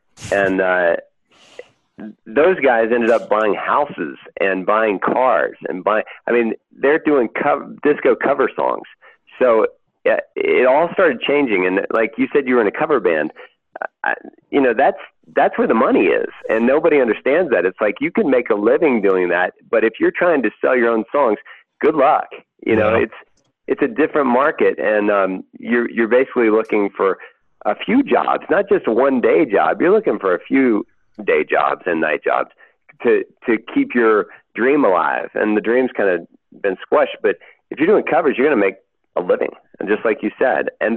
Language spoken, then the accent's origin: English; West Virginia, United States; moved away; I moved there in 88 from West Virginia, and that was a great time to move there.